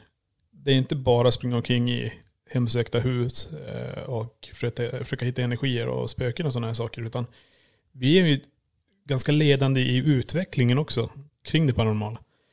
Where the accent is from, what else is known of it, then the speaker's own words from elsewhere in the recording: Kiruna, Norrbotten County, Sweden; vi var ju lompisbarn. Vi bodde, vad ska man säga, var är den fattigare delen? i Kiruna.